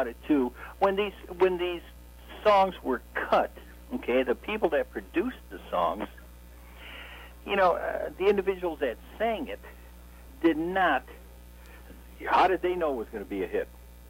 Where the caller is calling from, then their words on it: Detroit, Michigan, United States; from Detroit, right outside of Metropolitan Airport.